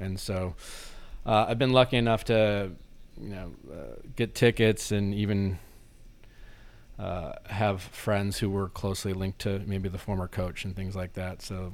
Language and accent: English; Waukesha, Wisconsin, United States; also born or lived in Milwaukee; because I grew up in Waukesha, but didn't go down there. But I lived in Milwaukee, the city of Milwaukee, most of my young adult life